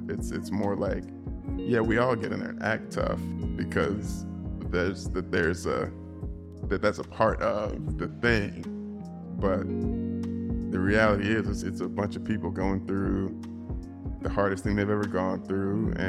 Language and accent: English; Nashville, Tennessee, United States; I grew up in Nashville, but spent a lot of time in North Nashville.